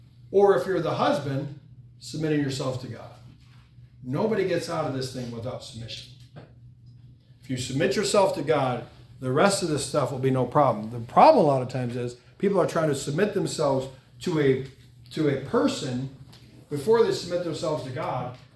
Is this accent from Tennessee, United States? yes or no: no; Chicago, Illinois, United States; Now, I'm from the Chicagoland area, and Dave Berg hot dogs are good hot dogs.